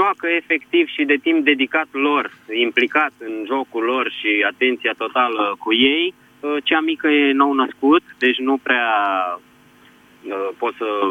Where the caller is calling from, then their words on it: Bucharest, Romania; din București.